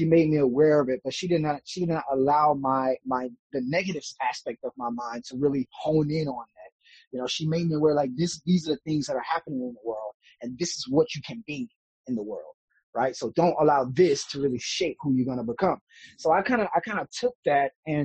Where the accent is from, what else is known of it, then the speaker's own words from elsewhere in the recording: Louisiana, United States; So I grew up originally in the South as well. I grew up in Louisiana.